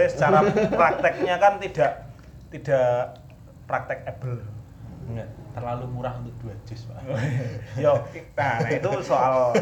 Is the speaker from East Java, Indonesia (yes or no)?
yes; East Java, Indonesia; Saya dari Jawa Timur